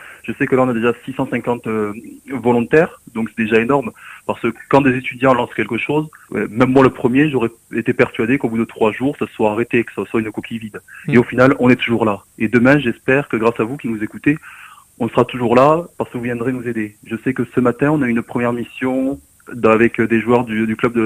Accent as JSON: {"language": "French", "town": "Narbonne", "region": "Occitanie", "country": "France", "lives_now": "Toulouse, France", "said": "puis après j'espère à Narbonne, chez moi"}